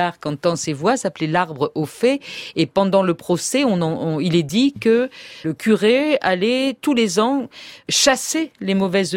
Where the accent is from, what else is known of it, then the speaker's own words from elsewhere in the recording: Toulouse, Occitanie, France; Et oui, je suis native de Toulouse